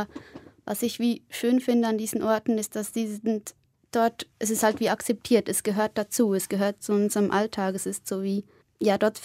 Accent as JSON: {"language": "German", "town": "Biel", "region": "Bern", "country": "Switzerland", "tie": "born or raised there", "said": "in Biel in einem Döner-Imbiss recht viel Zeit verbracht, der halt auch, weil er halt auch in meiner Heimatstadt ist."}